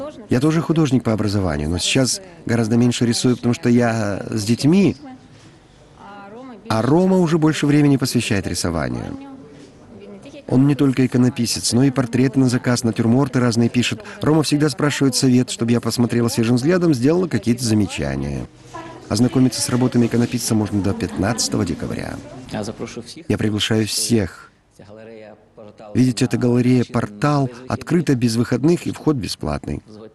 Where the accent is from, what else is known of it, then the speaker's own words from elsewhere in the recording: Kyiv, Ukraine; Поскольку я киевлянин, даже не в первом поколении